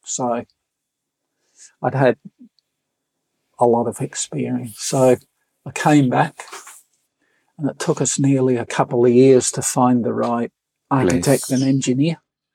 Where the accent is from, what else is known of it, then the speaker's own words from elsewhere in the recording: Australia; I said, yes, I'm from Australia.